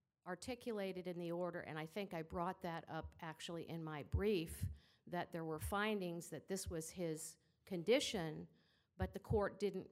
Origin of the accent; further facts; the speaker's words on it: Sarasota, Florida, United States; I'm an attorney from Sarasota, Florida.